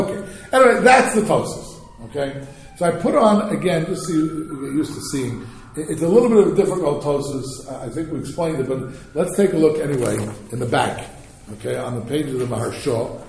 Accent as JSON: {"language": "English", "town": "Teaneck", "region": "New Jersey", "country": "United States", "tie": "born or raised there", "said": "I remember, I grew up in Teaneck, New Jersey, and I remember there were many people in shul and sukkahs, Orthodox Jews, Shomer Shabbos, not necessarily so learned, but who didn't have lumen esur."}